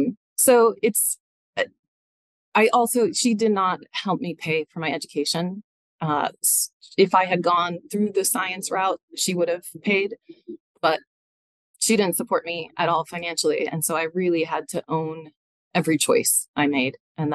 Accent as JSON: {"language": "English", "region": "Massachusetts", "country": "United States", "tie": "born or raised there", "also_born_or_lived": "Southern California, United States", "said": "So growing up in Massachusetts, I think that in those formative years, I think that kind of set in the bedrock of my body, kind of my color palette. So I love grays. But then moving out to California, Southern California specifically"}